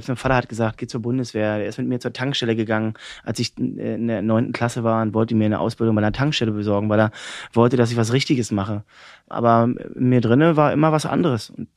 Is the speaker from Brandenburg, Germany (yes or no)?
yes; Cottbus, Brandenburg, Germany; Cottbus. Meine Heimat, na klar.